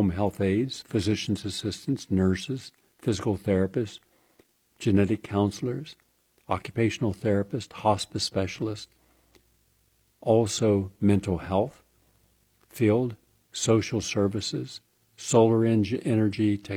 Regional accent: Parkersburg, West Virginia, United States; I had a friend who was a school teacher in my hometown of Parkersburg, West Virginia

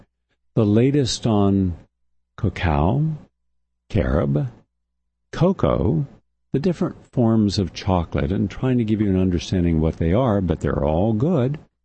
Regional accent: the South, United States; I grew up in the South. We love kale.

